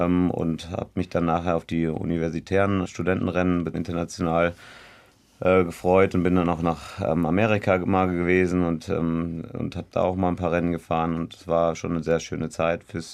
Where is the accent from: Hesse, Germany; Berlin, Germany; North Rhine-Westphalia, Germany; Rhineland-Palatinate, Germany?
Hesse, Germany; Marburg; born there; also born or lived in Bavaria; Ja, ich bin in Marburg geboren